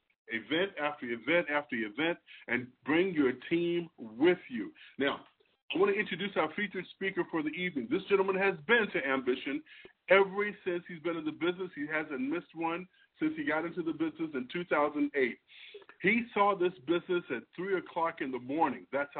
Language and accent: English; Austin, Texas, United States; I'm from Austin, Texas.